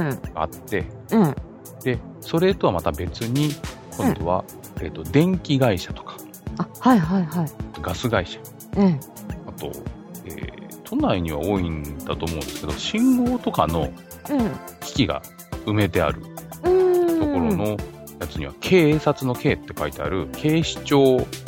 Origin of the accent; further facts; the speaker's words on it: Isesaki, Gunma, Japan; 私の実家は伊勢崎市っていうところがあって